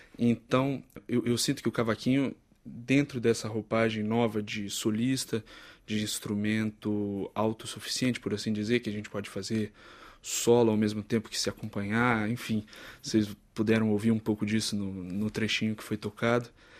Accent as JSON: {"language": "Portuguese", "town": "Brasília", "region": "Federal District", "country": "Brazil", "said": "Uma em parceria com amigos queridos de Brasília, de onde eu venho."}